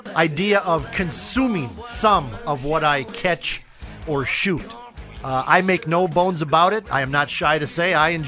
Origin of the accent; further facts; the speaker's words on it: Carlos, Minnesota, United States; I'm a rube from Carlos, Minnesota